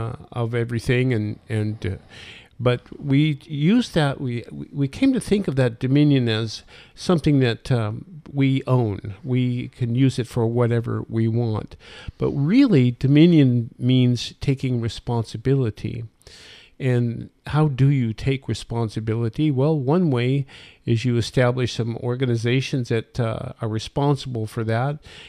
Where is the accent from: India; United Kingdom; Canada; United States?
United States; Montana; When I was a kid growing up in Montana, I learned how to fly airplanes as a way to keep out of jail.